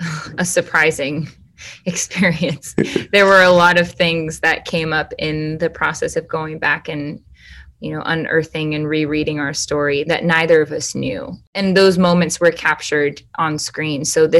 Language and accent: English; Los Angeles, California, United States; now in Nashville, United States; I should say it's been a wrestle for me since I moved to Nashville. You know, I grew up in the Los Angeles area